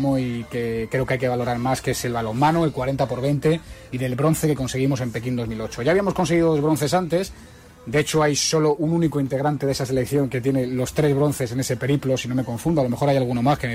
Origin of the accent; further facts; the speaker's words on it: Madrid, Community of Madrid, Spain; born there; mi ciudad, donde yo nací, que es Madrid